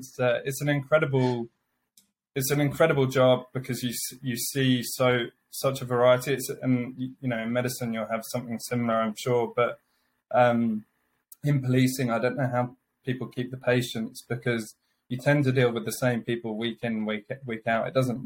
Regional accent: Amersham, South East England, United Kingdom; I'm from Amersham, which is northwest of London. So it's a small market town that was set up in between Oxford and London.

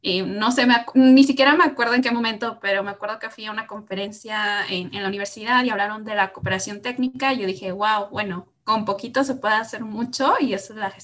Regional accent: Guadalajara, Jalisco, Mexico; yo soy tapatía, he vivido casi todo mi tiempo aquí, nada más otros 6 meses estuve viviendo en la ciudad de Nueva York por una pasantía en Naciones Unidas

